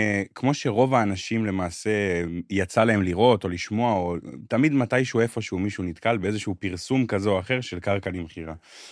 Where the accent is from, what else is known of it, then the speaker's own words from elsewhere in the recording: Misgav, Northern District, Israel; אני במקור ממועצה אזורית משגב, בצפון הארץ, ממועצה אזורית כזאת ליד, ליד קרמיאל.